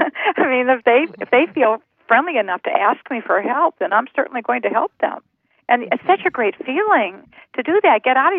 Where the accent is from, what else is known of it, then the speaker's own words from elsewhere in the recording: Cleveland, Ohio, United States; born there; I was born in Cleveland, Ohio in 1944, right at when the baby boomers were about to emerge.